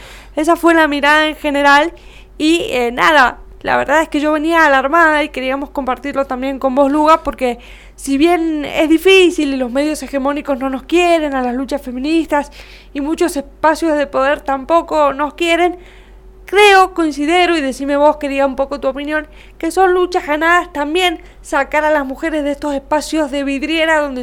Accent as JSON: {"language": "Spanish", "region": "San Juan", "country": "Argentina", "said": "nunca tiene mucho que ver con lo que somos las sanjuaninas, ni siquiera físicamente"}